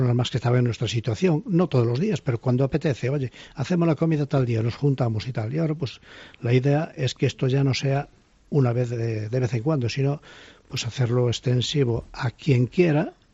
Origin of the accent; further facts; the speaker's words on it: Boimorto, Galicia, Spain; Del interior de la provincia de La Coruña, de la tierra donde nació